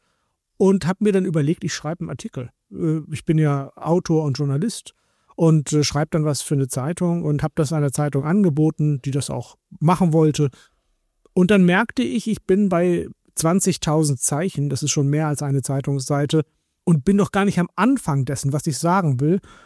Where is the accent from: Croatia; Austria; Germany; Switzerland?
Germany; Oldenburg, Lower Saxony; born there; Ich bin in Deutschland geboren, in Oldenburg.